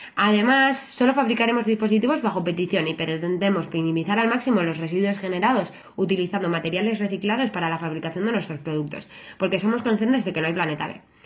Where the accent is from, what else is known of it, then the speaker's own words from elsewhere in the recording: Sopelana, Basque Country, Spain; now in Sestao, Spain; soy de Sopela, aunque ahora vivo en Sestao. Tengo 28 años